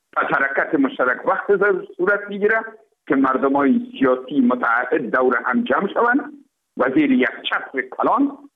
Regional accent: Afghanistan; ما افغان هستیم

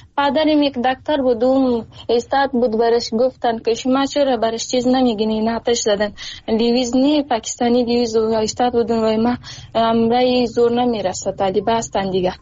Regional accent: Afghanistan; Persian is a second language; moved away; نه خیر من از افغانستان هستم

